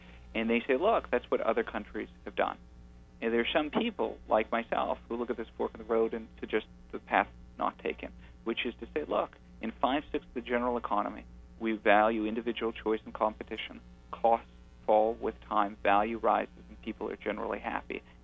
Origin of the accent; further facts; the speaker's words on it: Canada; now in United States; I was born and raised in Canada. I have a medical license there, as I do in the United States.